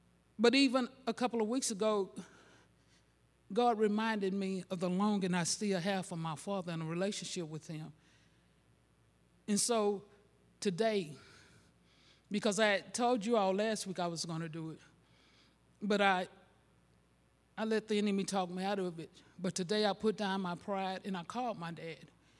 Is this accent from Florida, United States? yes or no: yes; St. Augustine, Florida, United States; I'm just as country can be. I'm from St. Augustine, so then some of my words don't come out like yours.